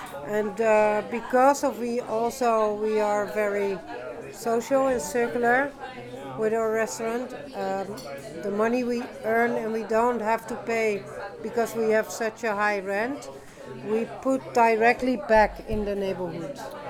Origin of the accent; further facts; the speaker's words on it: Amsterdam, North Holland, Netherlands; English is a second language; I'm born and raised in the Bijlmer. I left the Bijlmer when I was 18. And now I'm back since 3 to 4 years with the restaurant Elixir.